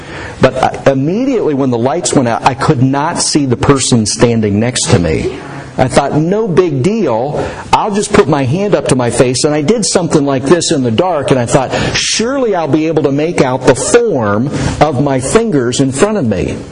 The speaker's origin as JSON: {"language": "English", "town": "Huntingdon", "region": "Pennsylvania", "country": "United States", "tie": "born or raised there", "said": "When I was a young person, this has been a number of years ago, in my hometown of Huntingdon, Pennsylvania"}